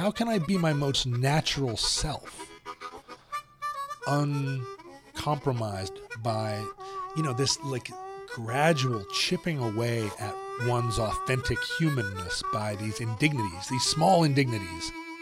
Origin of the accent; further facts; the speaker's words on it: Alaska, United States; Growing up in Alaska, you're an American. You know you're an American. But you're also thousands of miles away from America.